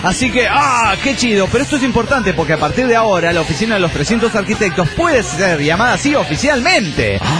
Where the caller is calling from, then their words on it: Mexico City, Mexico; del DF mexicano.